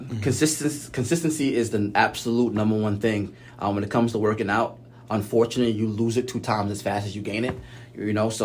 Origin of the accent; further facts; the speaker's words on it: Massapequa, New York, United States; Yeah. So I'm a Long Island guy. You know, I'm from Massapequa. I went to Amityville High School.